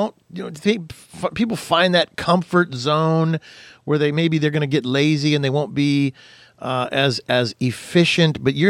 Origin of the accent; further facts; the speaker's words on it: Ventura, California, United States; Now, when I grew up in Ventura, California, on the beach, And I was, of course, I was a surfer kid.